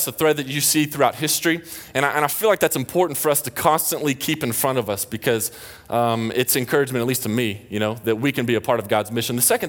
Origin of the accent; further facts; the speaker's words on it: the South, United States; I have grown up my entire life in the church. Like, I'm from the South.